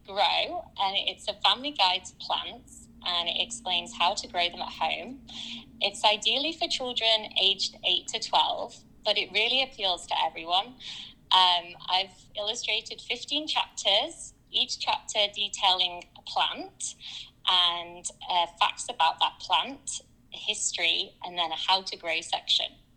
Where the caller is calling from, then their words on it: Brooklyn, New York, United States; Yes, I'm calling in from Brooklyn in New York City.